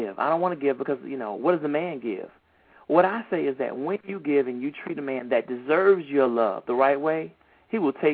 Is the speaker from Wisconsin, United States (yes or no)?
no; Atlanta, Georgia, United States; Oh, that's my hometown, Atlanta, Georgia.